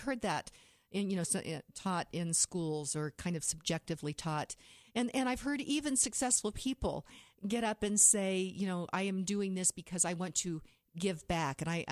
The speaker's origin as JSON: {"language": "English", "region": "Kansas", "country": "United States", "tie": "born or raised there", "said": "I grew up in Western Kansas, farming community, where you worked as a hobby."}